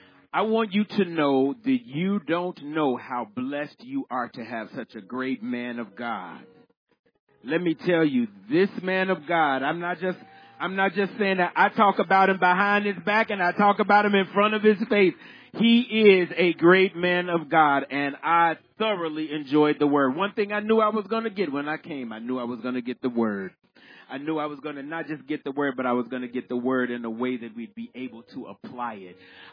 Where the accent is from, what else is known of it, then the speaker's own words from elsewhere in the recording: Chicago, Illinois, United States; although I was born and raised in Chicago, my mom and my dad are from Mississippi, so they raised me right.